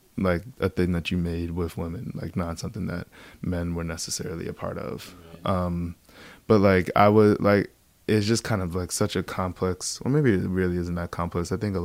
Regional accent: Baldwin, New York, United States; So I grew up in New York, but my grandparents, because of their upbringing in the South

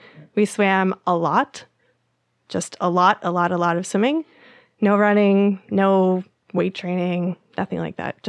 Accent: United States; I grew up in the States. We had to run the mile every year for the presidential fitness test.

